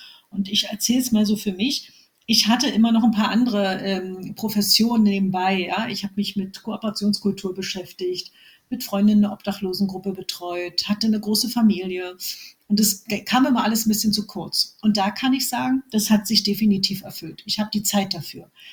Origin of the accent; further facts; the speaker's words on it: Berlin, Germany; ich bin Berlinerin, wie man hört.